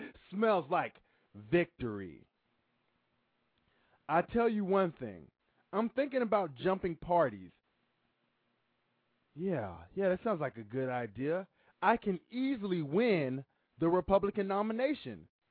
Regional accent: Washington, District of Columbia, United States; from Washington, D.C.

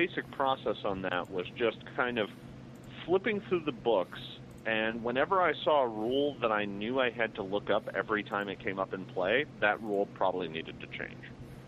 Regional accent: Milwaukee, Wisconsin, United States; I grew up in Milwaukee, and Gen Con was in my backyard

